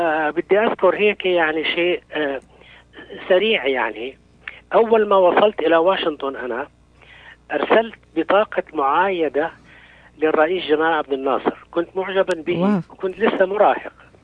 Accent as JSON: {"language": "Arabic", "region": "Jerusalem", "country": "Palestine", "tie": "born or raised there", "said": "أنا من مواليد القدس، وبالتحديد من مواليد القدس القديمة. كنت محظوظا إذ ولدت على بعد أقل من 100 متر من المسجد الأقصى المبارك، وعلى بعد 300 متر من كنيسة القيامة. يعني أنا كنت محاط بالأديان العظيمة، وأمضيت طفولتي"}